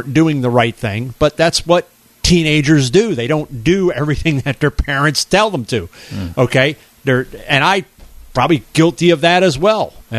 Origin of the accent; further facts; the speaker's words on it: Merritt Island, Florida, United States; But I, growing up in Merritt Island, I used to take our boat at the age of 13, 14, 15, 16.